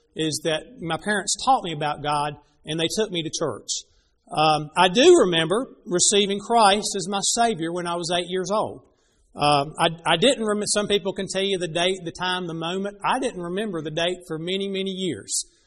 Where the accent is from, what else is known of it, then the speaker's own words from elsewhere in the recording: North Carolina, United States; born there; on May 26, 1962, I was born in Annie Penn Memorial Hospital